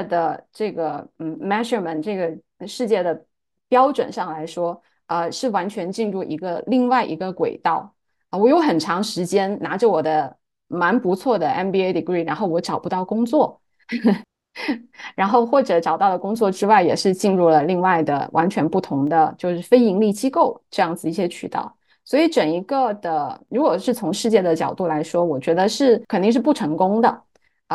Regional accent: China; 因为我其实就是中国大陆长大，然后工作生活

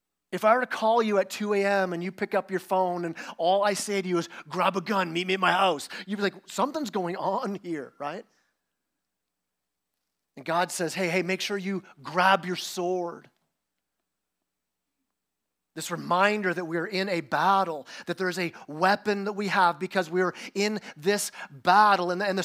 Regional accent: Canada; I'm Canadian

